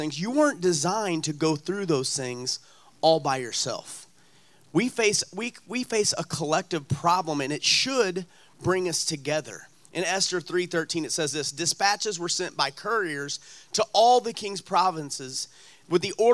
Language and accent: English; Alton, United States; I remember growing up in Alton as a kid